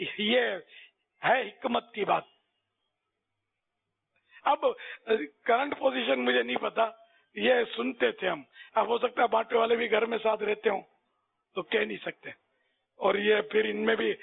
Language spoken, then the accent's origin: Urdu; Karachi, Sindh, Pakistan; born there; پیدا تو میں کراچی کا ہوں, پیدائش ہماری میری بھی